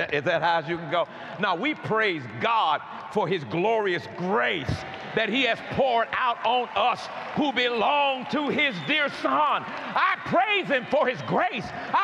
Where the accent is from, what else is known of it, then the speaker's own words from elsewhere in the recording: College Park, United States; Like I tell people sometimes, I'm from College Park.